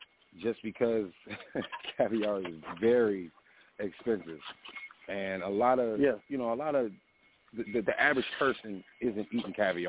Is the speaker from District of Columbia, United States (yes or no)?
yes; Washington, District of Columbia, United States; now in Long Beach, United States; I'm from Washington, D.C. originally. I live in Long Beach.